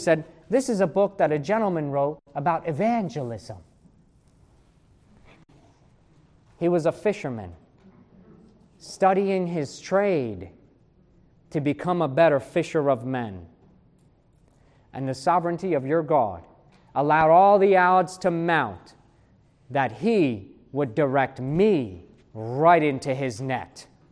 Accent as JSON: {"language": "English", "region": "New York", "country": "United States", "said": "I came from New York, the cutting edge of fashion."}